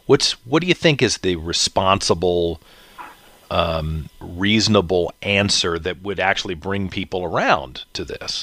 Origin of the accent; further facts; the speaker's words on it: Richmond, United States; also born or lived in Los Angeles / New York / Waco; I grew up here in Richmond, live here now. I've lived in downtown Los Angeles. I've lived in Midtown Manhattan. I've lived in Waco, Texas, and a lot of places in between.